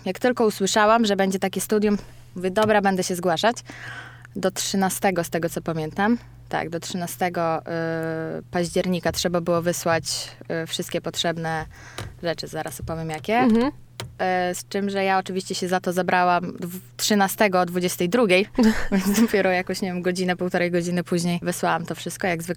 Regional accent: Podlaskie Voivodeship, Poland; Ja nie jestem ani z Warmii, ani z Mazur. Mhm. Jestem z Suwalszczyzny. Uczyłam się w ogóle w Warszawie. Tutaj jestem zupełnie przypadkiem.

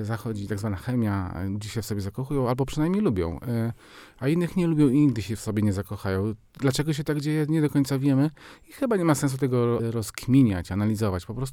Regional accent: Warmian-Masurian Voivodeship, Poland; I chyba rzeczywiście taka jest dzisiaj nasza tożsamość warmińska tak naprawdę. Jeżeli odrzucimy jakieś tam biograficzne kwestie i jakby takie, kim jesteśmy na co dzień jako Warmiac

